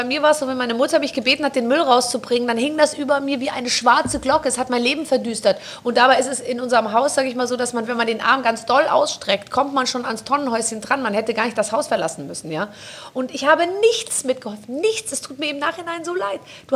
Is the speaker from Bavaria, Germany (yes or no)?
yes; Bavaria, Germany; Ich bin im Vorort von München groß geworden, also so S-Bahn-Bereich, und wir waren voll auf München bezogen. Also ich war auch in München in der Schule